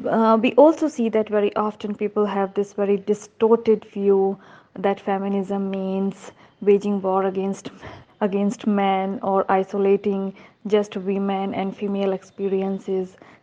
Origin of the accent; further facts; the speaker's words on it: India; and I'm from India.